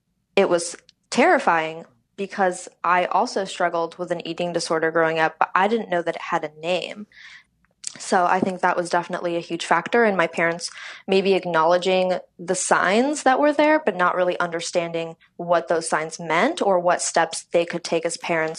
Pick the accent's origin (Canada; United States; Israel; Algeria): Algeria; moved away; so I'm originally from Algeria, and my family and I actually came here under asylum. So we were refugees when we moved.